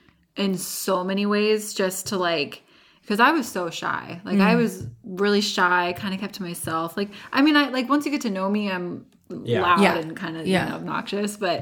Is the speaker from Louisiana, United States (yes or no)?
no; Vancouver, Washington, United States; Because I'm from Vancouver. I'm not from like this area.